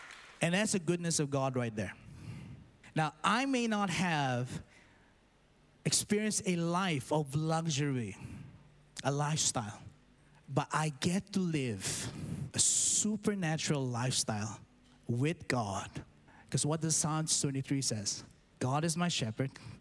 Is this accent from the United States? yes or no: no; Dubai, United Arab Emirates; I grew up in Dubai.